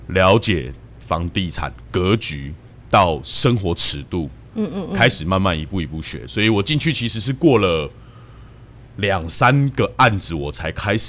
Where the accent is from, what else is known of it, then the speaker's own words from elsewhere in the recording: Hsinchu, Taiwan; 我新竹人，我是土生土长的新竹人